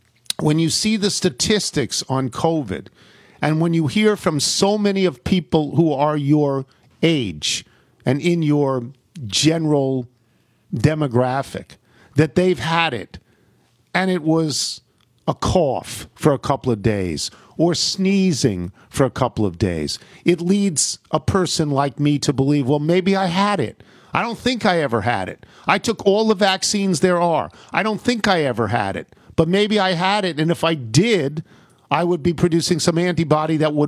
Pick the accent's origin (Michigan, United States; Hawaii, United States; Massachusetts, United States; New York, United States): New York, United States; as they said where I grew up on the Yonkers Bronx line.